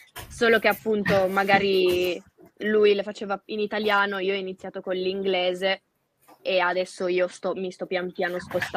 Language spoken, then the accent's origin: Italian; Pecetto Torinese, Piedmont, Italy; Io sono di Peceto Torinese, che è il paese delle ciliegie, è conosciuto in tutto il mondo